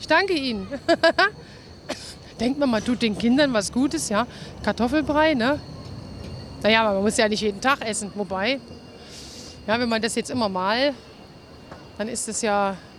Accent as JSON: {"language": "German", "region": "Berlin", "country": "Germany", "said": "Ich komme aus Berlin und wir wollen heute wissen, wie lebt sich's denn in Erfurt?"}